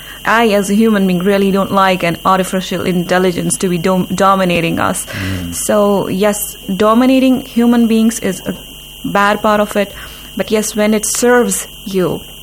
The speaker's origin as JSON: {"language": "English", "region": "Jammu and Kashmir", "country": "India", "said": "I'm from Indian Administrative Kashmir."}